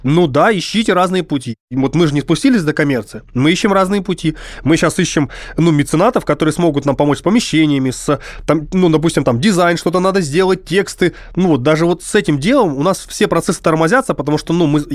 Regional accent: Saint Petersburg, Russia; Ну, я петербуржец, движение петербургское, и мы делаем это в Петербурге и Ленобласти.

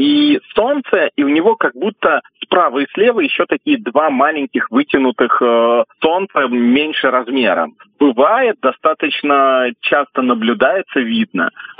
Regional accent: Saint Petersburg, Russia; Если мы говорим о широте, например, Санкт-Петербурга, я сам просто из Санкт-Петербурга

